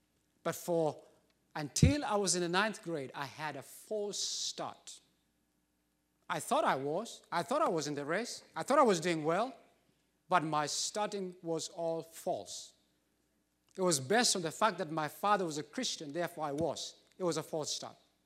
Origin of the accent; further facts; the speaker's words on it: Kenya; I come from Kenya and we are known for running.